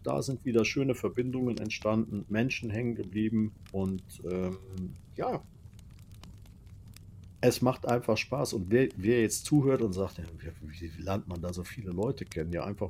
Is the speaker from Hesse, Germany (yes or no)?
no; Cologne, North Rhine-Westphalia, Germany; Jetzt muss ich natürlich als Kölner sagen, ich habe ja … direkt hier hinter mir